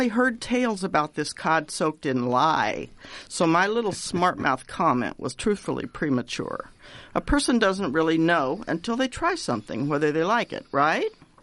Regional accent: Ireland; I've just given you my Scandinavian foods experience as an Irish woman who, yes, owns a T-shirt that declares me an honorary Norwegian.

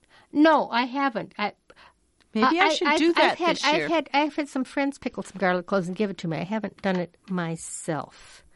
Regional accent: Reedsburg, Wisconsin, United States; Main Street of my hometown, Reedsburg, Wisconsin.

